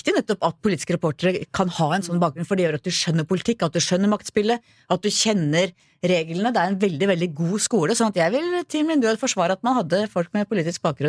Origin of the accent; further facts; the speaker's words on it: Oslo, Norway; jeg vokste opp i Manglerud